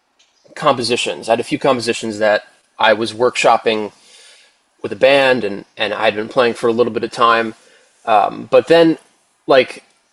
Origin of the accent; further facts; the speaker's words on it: Bethpage, New York, United States; I grew up in Bethpage, and I had all my family was basically like within like a 5 or 10 minute commute. So it was like this very tight-knit, small, idyllic upbringing.